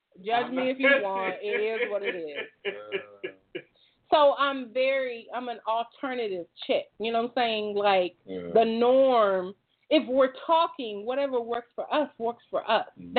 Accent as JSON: {"language": "English", "region": "the South", "country": "United States", "said": "But of course, I'm from the South, so your word is bond."}